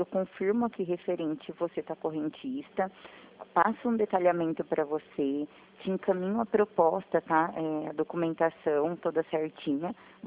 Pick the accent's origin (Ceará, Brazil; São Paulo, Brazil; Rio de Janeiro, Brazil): São Paulo, Brazil; Limeira; De Limeira.